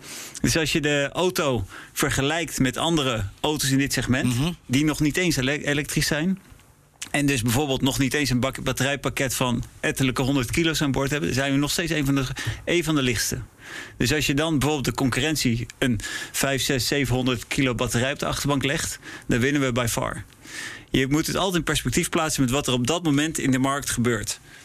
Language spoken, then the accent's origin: Dutch; Netherlands; Kijk, ik ben Nederlander, maar het was zeker niet een gegeven dat het in Nederland zou moeten komen.